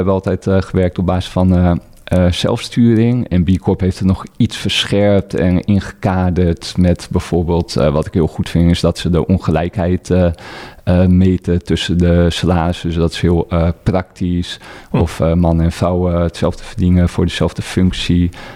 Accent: Vlieland, Friesland, Netherlands; Ik ben opgegroeid op Vlieland.

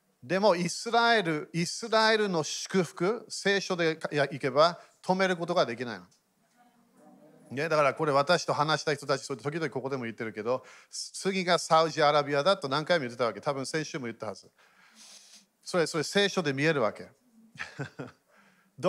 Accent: United Kingdom; Japanese is a second language; だから私イギリス人、半分ドイツ人入れるわけ。

